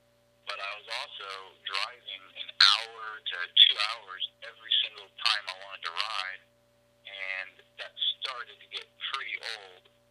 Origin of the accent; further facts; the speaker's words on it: California, United States; and I grew up in Marin, and at first we had open hills